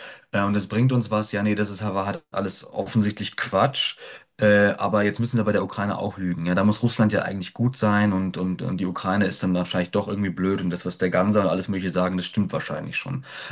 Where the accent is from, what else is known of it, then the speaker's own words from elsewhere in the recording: Wuppertal, North Rhine-Westphalia, Germany; ich bin aus Wuppertal, ich bin 42 Jahre alt.